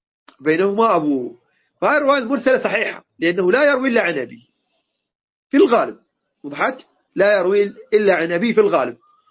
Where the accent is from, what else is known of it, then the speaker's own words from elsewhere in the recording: Iraq; moved away; احنا ما هاجرنا من العراق بطرا، ما هاجرنا إلا ما رأينا الضيم والخوف والمشقة، والله كنا نعيش في العراق برعب.